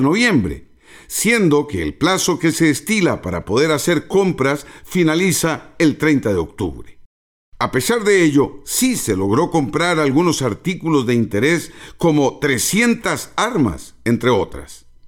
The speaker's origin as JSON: {"language": "Spanish", "country": "Costa Rica", "said": "Como costarricense comprometido con el bienestar de la nación, me inquieta la constante reducción de recursos en áreas críticas como esta."}